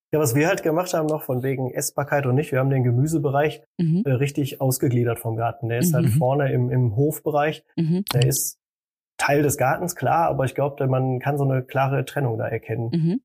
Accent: North Rhine-Westphalia, Germany; ich komme ja aus dem Ruhrpott

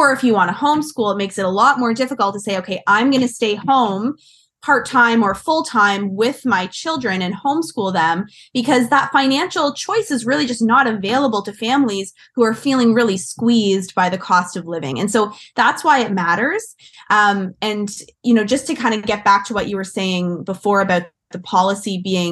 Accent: Ontario, Canada; so I'm from Ontario.

